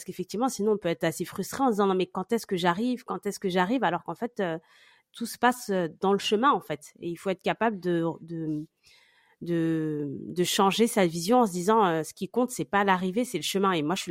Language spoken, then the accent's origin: French; France